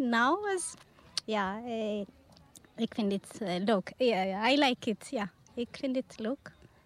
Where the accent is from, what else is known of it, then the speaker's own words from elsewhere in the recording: Eritrea; Dutch is a second language; Ik kom uit Eritrea.